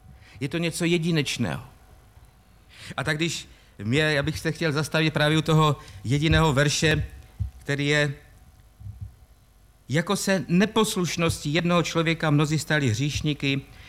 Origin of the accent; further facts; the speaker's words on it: Moravian-Silesian Region, Czechia; accent: Ostrava; já ještě doufám, že vám nevadí ten můj ostravský přízvuk. Já se budu snažit mluvit dlouze. U nás na Ostravsku se mluví krátce a stručně.